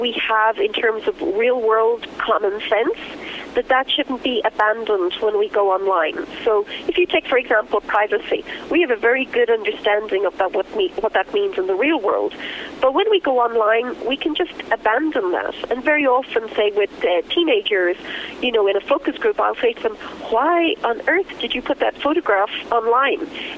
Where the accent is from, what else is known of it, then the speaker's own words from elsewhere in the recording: Ireland; accent: Irish brogue; I run a research center at the Royal College of Surgeons in Dublin, so I'm truly cyber. I'm Irish.